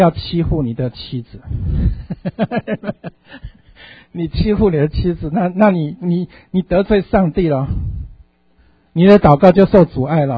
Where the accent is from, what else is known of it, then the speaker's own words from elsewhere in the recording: China; 我们中国人讲祸罪于天